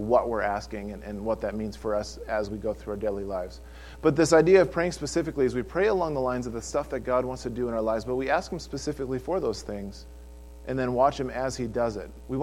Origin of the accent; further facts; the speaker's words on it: Wisconsin, United States; I grew up in Wisconsin, out middle country and Midwest